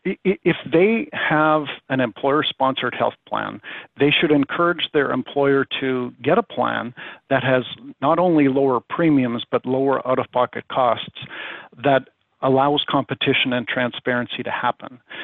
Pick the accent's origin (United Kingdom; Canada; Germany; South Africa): Canada; I'm originally from Canada.